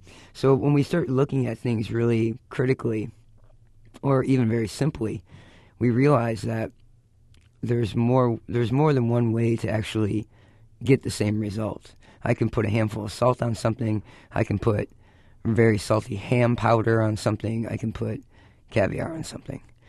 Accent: Michigan, United States; because growing up in Michigan, when I did, it was still acceptable to rake the leaves

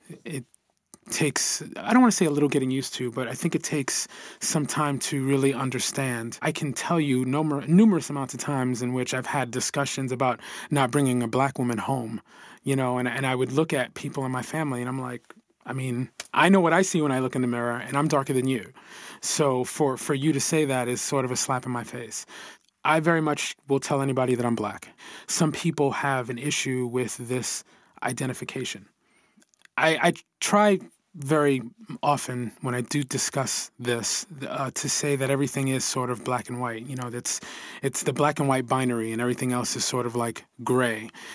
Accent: New York City, New York, United States; I am from the Bronx, and I am Puerto Rican and Ecuadorian.

